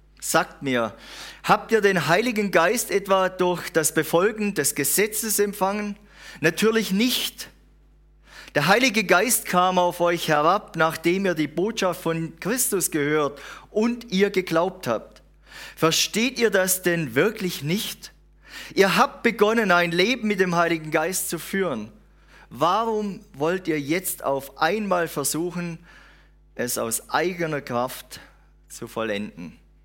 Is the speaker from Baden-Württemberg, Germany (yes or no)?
yes; Reutlingen, Baden-Württemberg, Germany; Ich komme aus Reutlingen, gar nicht weit weg.